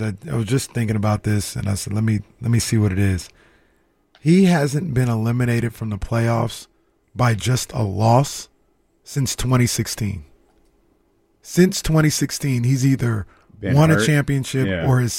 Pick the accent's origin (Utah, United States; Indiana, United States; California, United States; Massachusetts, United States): California, United States; Sacramento; Well, I'm from Sacramento. I don't know what the hell you're talking about.